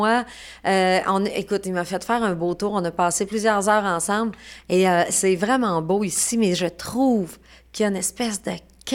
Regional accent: Girardville, Quebec, Canada; also born or lived in Alma; Alma, moi, Alma. C'est Girardville, mais ça reste le même centre.

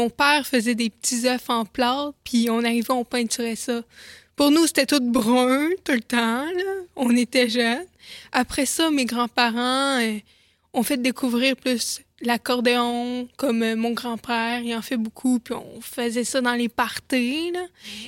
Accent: Sept-Îles, Quebec, Canada; born there; je vis près de la mer, j'aime la Côte-Nord, je suis née ici, à Sept-Îles.

